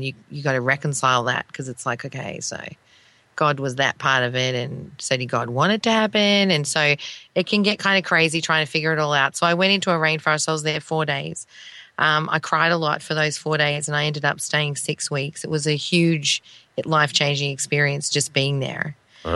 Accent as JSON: {"language": "English", "country": "Australia", "tie": "born there", "said": "I was born in Australia."}